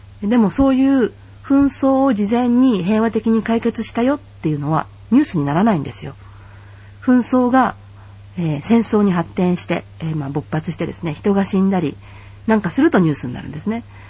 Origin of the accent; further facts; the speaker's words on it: Tokyo, Japan; now in Kamogawa, Japan; 私は東京に生まれ育ったけれども、今ここ鴨川でお米と野菜を自給しながら暮らしている。